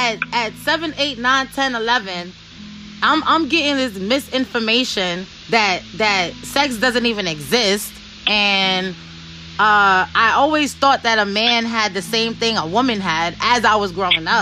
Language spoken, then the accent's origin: English; Brooklyn, New York, United States; because I was born and raised in Brooklyn, Brownsville, you know, one of the baddest neighborhoods in Brooklyn. So I was raised differently.